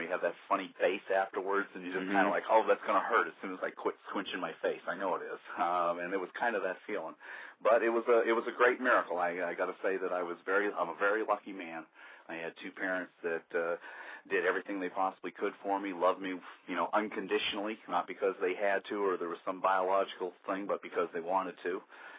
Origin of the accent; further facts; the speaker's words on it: Caribou, Maine, United States; now in Candia, United States; I started writing at an early age, and I grew up in Caribou, Maine, originally. So I am a definite New Englander, now living here in Candy, New Hampshire, which is just a little ways outside of Manchester.